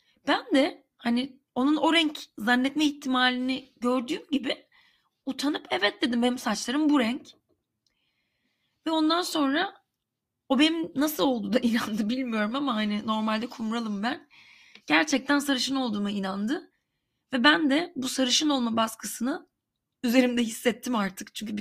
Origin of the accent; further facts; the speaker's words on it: Karabük, Turkey; Çünkü ben küçükken Karabük'te büyüdüm.